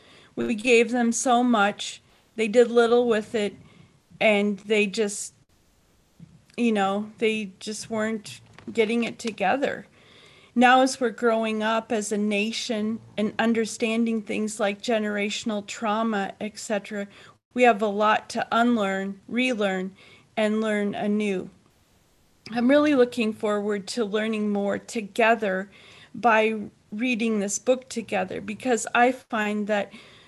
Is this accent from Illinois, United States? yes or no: no; Minnesota, United States; As many of you know, I grew up in Minnesota, right on the South Dakota border